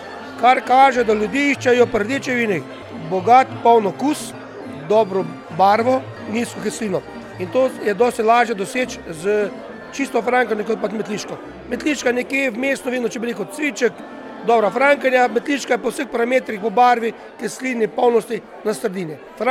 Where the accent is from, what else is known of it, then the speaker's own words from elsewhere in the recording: Southeast Slovenia, Slovenia; Sigurno sem ponosen na to, da sem Belokranjec